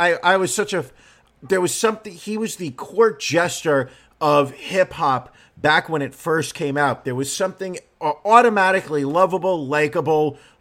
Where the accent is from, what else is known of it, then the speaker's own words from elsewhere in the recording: New York, United States; what I thought was genius as a New Yorker was he took the chorus from the electronics store